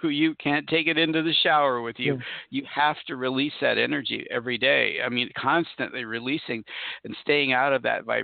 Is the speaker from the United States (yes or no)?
yes; Rochester Hills, Michigan, United States; also born or lived in Detroit; I was born in Detroit, see, a long time ago. Lived outside of Detroit. If you know where Rochester Hills is, that's where we had a farm, small little farm.